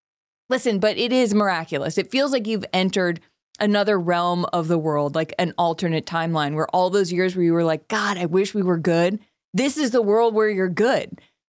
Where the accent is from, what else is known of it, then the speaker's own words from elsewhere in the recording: Boston, Massachusetts, United States; I can't be a Knicks fan at all. I'm from Boston. I'm a Celtics fan.